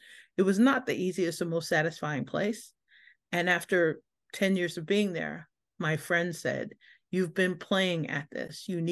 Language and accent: English; New York City, New York, United States; I'm a girl from the Bronx, as we call it, which means that I'm of a certain age, a New York City girl.